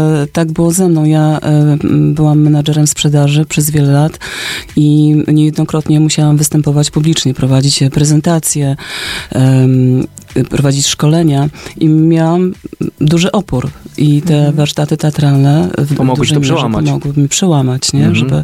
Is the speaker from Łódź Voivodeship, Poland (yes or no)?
no; Pruszcz Gdański, Pomeranian Voivodeship, Poland; ja jestem z Pruszcza Gdańskiego.